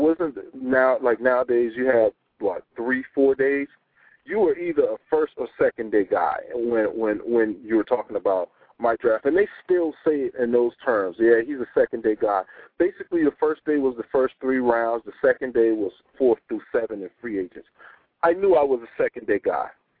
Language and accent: English; South Carolina, United States; And I'm from South Carolina.